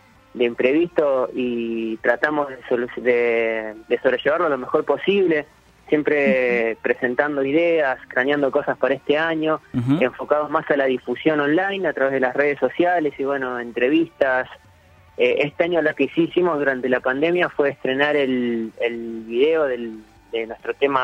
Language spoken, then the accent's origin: Spanish; Ushuaia, Tierra del Fuego, Argentina; born there; y bueno, yo que nací allá en Ushuaia, Tierra de Fuego.